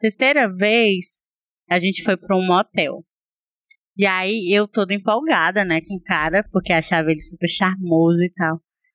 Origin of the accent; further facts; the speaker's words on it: Maracanaú, Ceará, Brazil; E a gente é de Maracanaú, no Ceará.